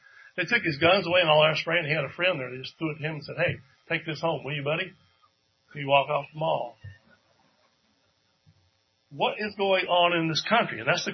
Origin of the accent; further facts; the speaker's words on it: Charlottesville, Virginia, United States; I'm from Charlottesville, Virginia.